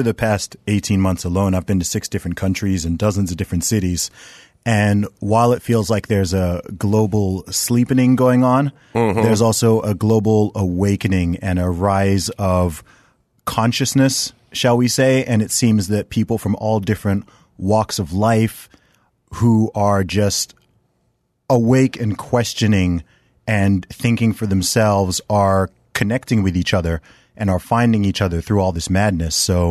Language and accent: English; United Kingdom; In my home country of the UK, the average age of death is over 80 years old.